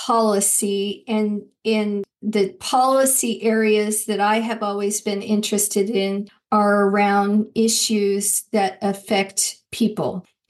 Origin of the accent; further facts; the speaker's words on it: Arizona, United States; So again, I'm Mexican. I grew up in Arizona and I grew up poor.